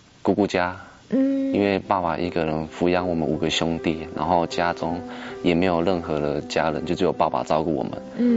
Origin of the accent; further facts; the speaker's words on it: Taitung County, Taiwan; 在台东。